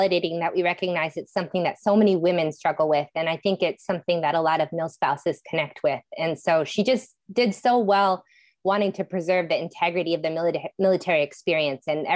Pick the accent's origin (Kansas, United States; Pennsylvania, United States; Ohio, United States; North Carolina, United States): Ohio, United States; also born or lived in El Paso, United States; Growing up in Ohio, I definitely didn't have a Southern twang, but after living in El Paso for quite a few years, I developed the y'all, and I find it very useful.